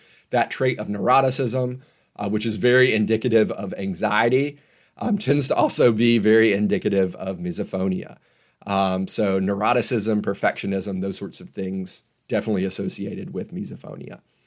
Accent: the South, United States; accent: Southern; I think sort of with my Southern accent and the way I've heard it pronounced before, I go with misophonia

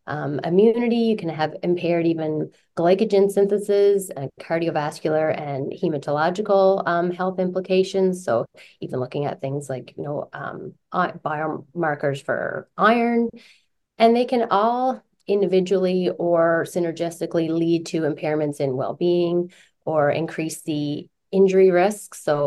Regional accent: Deer Lake, Newfoundland and Labrador, Canada; now in Antigonish, Canada; located in Antigonish, Nova Scotia, but from Deer Lake, Newfoundland. And you will definitely hear my accent at some point through the chat today.

